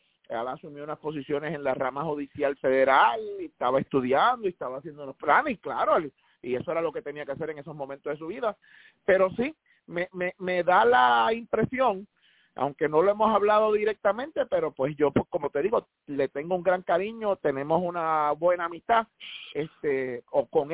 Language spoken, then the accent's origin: Spanish; Puerto Rico; como ciudadanos, como electores, como votantes, como puertorriqueños